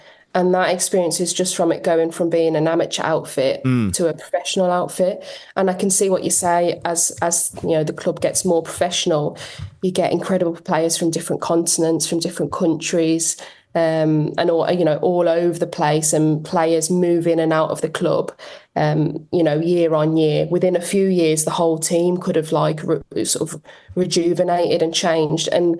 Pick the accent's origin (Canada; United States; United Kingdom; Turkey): United Kingdom; Birmingham, West Midlands; accent: Birmingham; now in Manchester, United Kingdom; I think my accent is obviously like a thick, no matter where I go, I've lived in Manchester for 6 years, it always comes through, the Birmingham accent.